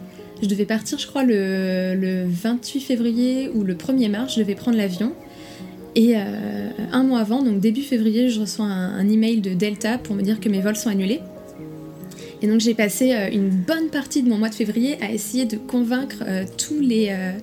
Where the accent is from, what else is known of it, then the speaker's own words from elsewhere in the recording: Nantes, Pays de la Loire, France; now in Shanghai, China; je suis nantaise. Mon père est breton, ma mère est chinoise.